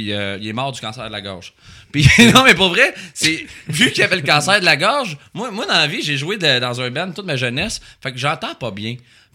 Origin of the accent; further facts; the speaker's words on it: Trois-Rivières, Quebec, Canada; now in Montreal, Canada; j'étais nouveau à Montréal. Je viens de Trois-Rivières. Fait que je suis nouveau à Montréal.